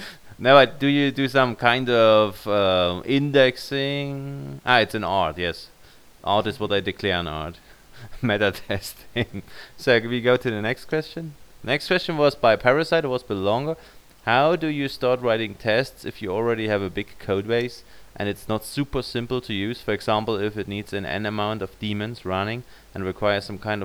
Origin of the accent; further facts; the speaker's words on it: United States; Wait, of course I'm American.